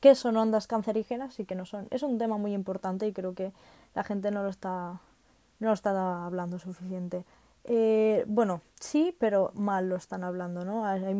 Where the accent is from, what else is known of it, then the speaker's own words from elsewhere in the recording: Catalonia, Spain; Es que soy catalana y a veces me confundo con las palabras de si es en catalán o en castellano